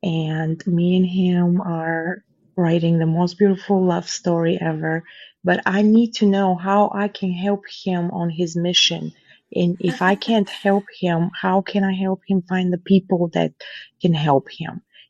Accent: Rock Hill, South Carolina, United States; from Rock Hill

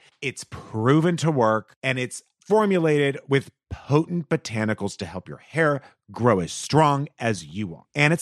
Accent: Texas, United States; I grew up saying insurance.

